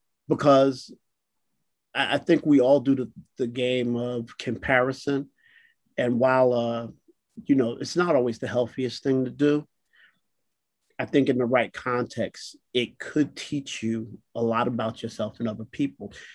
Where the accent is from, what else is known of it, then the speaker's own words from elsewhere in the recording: Newark, New Jersey, United States; I grew up in what was Stella Wright Projects. I grew up on Prince Street in Newark.